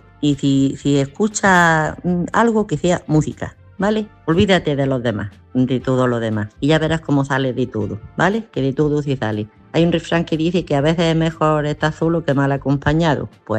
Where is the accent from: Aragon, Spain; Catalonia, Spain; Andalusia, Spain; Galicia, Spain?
Andalusia, Spain; Granada; de Granada.